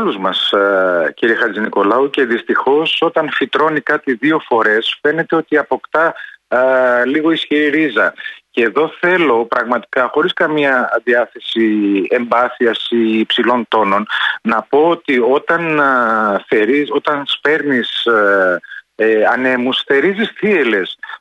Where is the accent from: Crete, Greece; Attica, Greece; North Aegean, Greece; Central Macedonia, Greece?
Central Macedonia, Greece; Thessaloniki; εγώ στην πόλη μου, στη Θεσσαλονίκη, σε αυτήν που περιγράφεται ως κούκλα και δημοκρατική πόλη